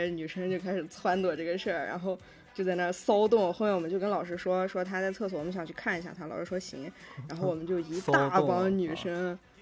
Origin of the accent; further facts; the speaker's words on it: Urumqi, Xinjiang, China; 有一年寒假，我回乌鲁木齐，就我们新疆人那个在家的时候基本上都穿秋衣秋裤